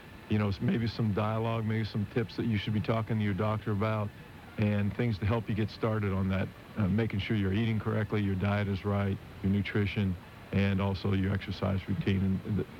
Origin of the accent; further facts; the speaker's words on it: Pennsylvania, United States; growing up outside of Pittsburgh. So I grew up a Steeler fan